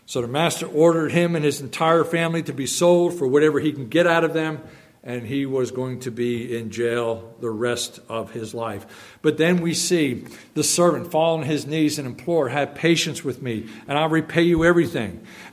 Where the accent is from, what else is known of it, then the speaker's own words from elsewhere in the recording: New Jersey, United States; I'm from New Jersey. That's a shakedown. Okay? It's like y'all don't know that a whacking is not a beating in New Jersey.